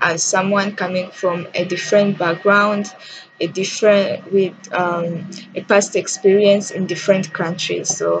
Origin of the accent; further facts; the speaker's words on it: Rwanda; I grew up in Rwanda and I really had a different education system compared to the one I'm having here in college.